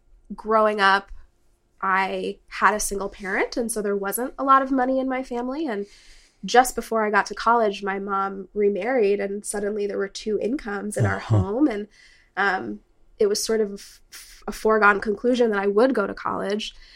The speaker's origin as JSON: {"language": "English", "region": "New England", "country": "United States", "said": "I'm from New England, so, you know, the few radicals that remain tend to be syndicalists."}